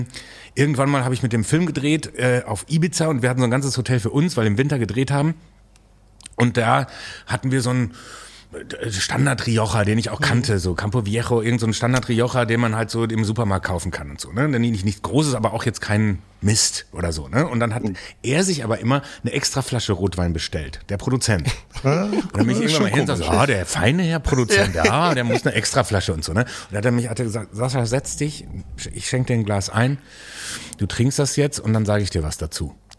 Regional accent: Soest, North Rhine-Westphalia, Germany; Ich komme ja aus Soest. Aus Soest, aus einer kleinen Stadt in Westfalen.

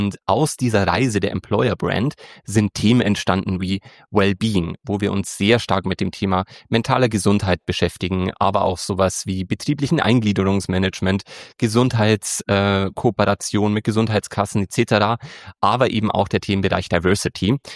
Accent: Breitenried, Bavaria, Germany; ich komme aus Bayern und zwar nicht direkt aus München, sondern aus einem wirklich ganz, ganz kleinen Dorf. Das heißt Breitenried. Und das hat mehr Tiere als Menschen, die da wohnen. Und das ist wirklich erzkonservativ.

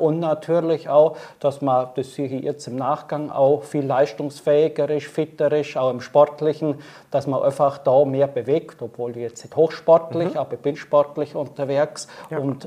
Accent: Bavaria, Germany; Und ich komme aus dem Allgäu, bin selbstständig und schaffe ein bisschen.

